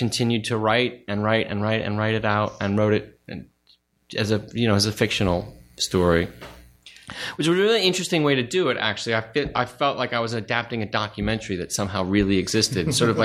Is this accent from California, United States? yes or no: yes; Studio City, California, United States; In Studio City.